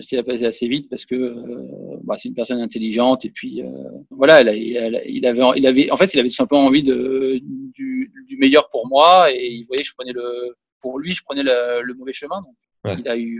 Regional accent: Monaco; Et là, je joue chez moi à Monaco.

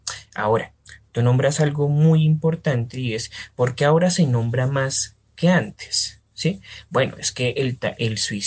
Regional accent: Colombia; soy psicólogo de Colombia

